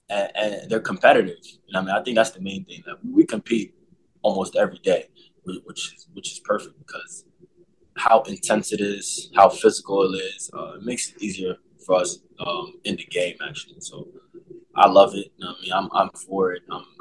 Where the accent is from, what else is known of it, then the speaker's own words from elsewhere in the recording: New York City, New York, United States; I'm from New York City. I'm actually from Queens. That's where I grew up.